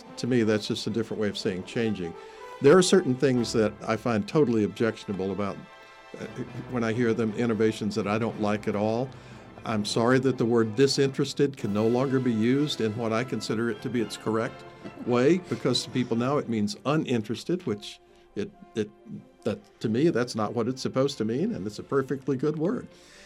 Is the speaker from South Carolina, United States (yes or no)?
yes; South Carolina, United States; accent: Southern; now in Wilmington, United States; And I grew up in South Carolina, but mm-hmm. I've been working in radio so long, I probably have lost most of my Southern accent. Although living here in Wilmington, I'm glad to be able to use the word y'all